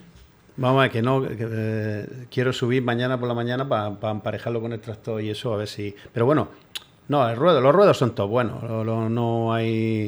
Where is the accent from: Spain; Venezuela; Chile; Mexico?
Spain; Lorca, Region of Murcia; also born or lived in France; Yo he nacido en Lorca, me crié en Francia, pero me vine para acá muy joven y soy lorquino hasta la médula.